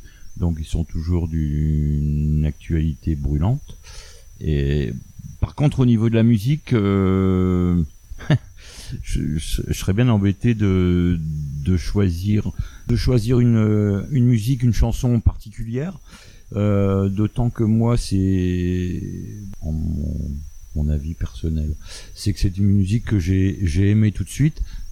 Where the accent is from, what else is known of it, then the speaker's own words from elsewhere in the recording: Hauts-de-France, France; puisqu'on vient du Pas-de-Calais, nous